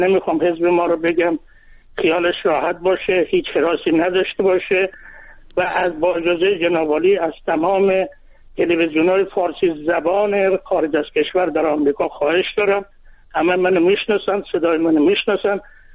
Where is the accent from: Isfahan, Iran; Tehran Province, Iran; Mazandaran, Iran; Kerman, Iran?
Mazandaran, Iran; Savadkuh; از استان مازندران و سوادکو